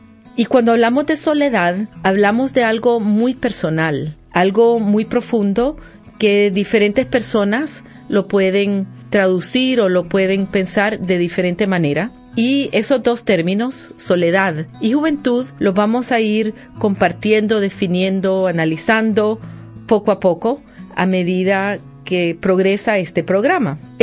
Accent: El Salvador; born there; nací en El Salvador, trabajo en Nicaragua en la Universidad Ave María University de profesora de psicología, y he venido a España

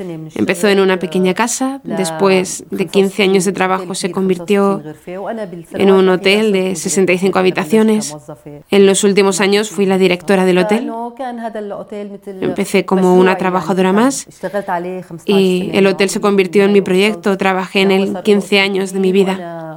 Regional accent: Aleppo, Aleppo Governorate, Syria; now in Toledo, Spain; Llegué a España hace 2 años y 4 meses. Soy de Alepo, de Siria, de la Iglesia Greco-Católica.

